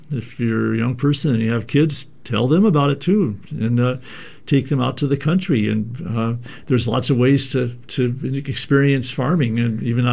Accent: Portland, Oregon, United States; that growing up in Portland myself, I lived in the northeast neighborhood.

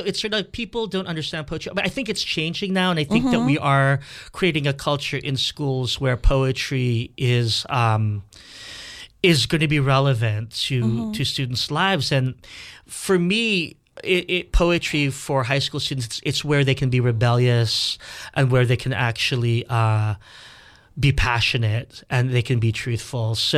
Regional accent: Philippines; now in Washington, United States; erasure in my life as a Filipino in DC.

